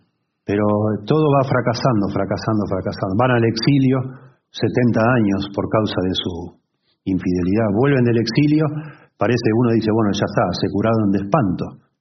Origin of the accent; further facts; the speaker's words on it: Argentina; Imagínense, más que la historia, nuestra historia como argentinos.